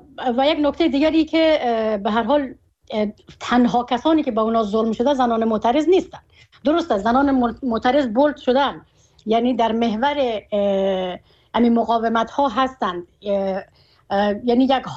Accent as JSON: {"language": "Persian", "country": "Afghanistan", "said": "چون من در مهاجرت زاده شدم، در مهاجرت کلان شدم. من افغانستان را که انتخاب کردم"}